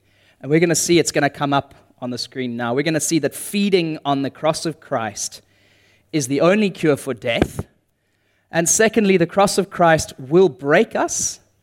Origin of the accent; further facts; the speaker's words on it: Bulawayo, Zimbabwe; She's from my hometown of Bulawayo in Zimbabwe in southern Africa